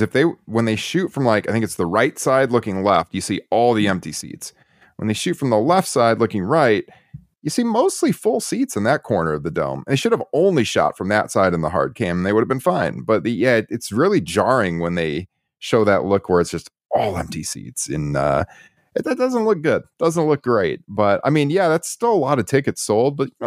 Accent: Minnesota, United States; And I mean, as a Minnesotan, not to get too much into history

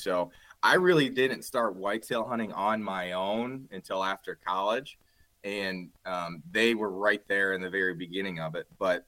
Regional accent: Grand Rapids, Michigan, United States; We're all originally from Grand Rapids, Michigan, but we met in undergrad over at the University of Michigan on the east side of our state here.

